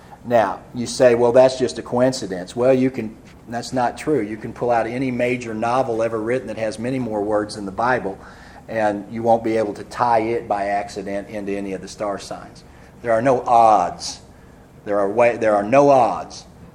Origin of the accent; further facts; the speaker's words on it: United States; born there; Look, I'm just glad I was born in America, and I'm glad my parents were Christians.